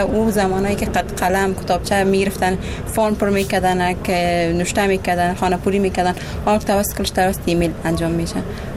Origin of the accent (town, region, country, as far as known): Afghanistan